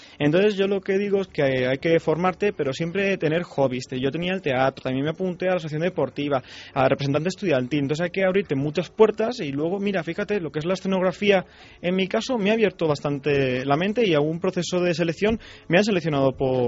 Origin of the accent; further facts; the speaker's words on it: Spain; yo me apetece mucho pues estar aquí en mi país. Yo me siento muy europeo, pero también me siento muy español.